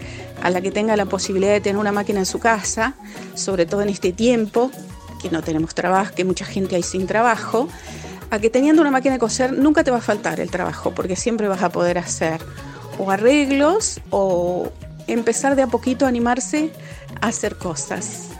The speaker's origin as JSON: {"language": "Spanish", "town": "Rivera", "region": "Buenos Aires Province", "country": "Argentina", "tie": "born there", "lives_now": "Viedma, Argentina", "said": "tengo 54 años y soy modista. Nací en Rivera, provincia de Buenos Aires, pero vivo en Viedma hace más de 20 años."}